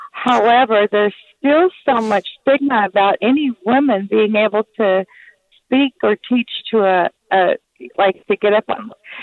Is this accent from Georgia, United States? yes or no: no; Sacramento, California, United States; I've been born and raised in Sacramento.